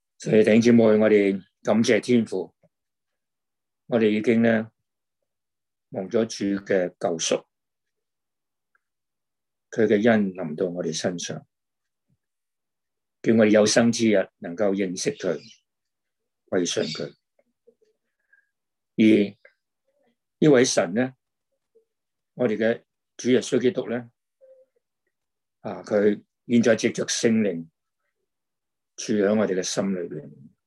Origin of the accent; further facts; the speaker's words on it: China; 那么我们中国人呢，以前呢同埋呢段時間咧，都好多嘅廟啦嚇